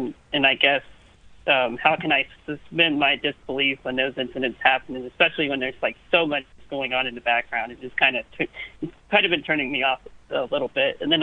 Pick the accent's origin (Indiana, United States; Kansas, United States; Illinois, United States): Kansas, United States; Hey, Jason … from Kansas, home of the Kansas City Chiefs.